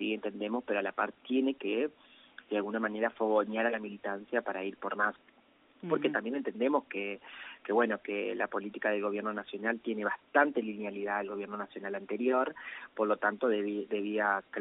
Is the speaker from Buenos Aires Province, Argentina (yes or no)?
no; Nogoyá, Entre Ríos, Argentina; soy una activista, digamos, que trasciende independiente de Nogoyá